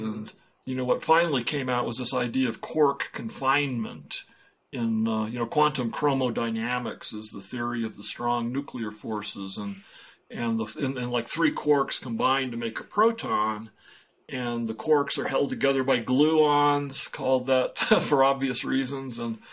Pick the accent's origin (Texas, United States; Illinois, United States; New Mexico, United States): New Mexico, United States; Albuquerque; In Albuquerque, my hometown, just 60 miles south of me